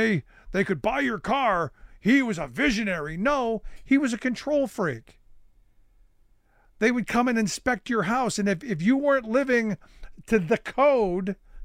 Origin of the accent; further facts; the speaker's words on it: Cleveland, Ohio, United States; You know, growing up in Cleveland, you heard stories about, because Akron wasn't far away.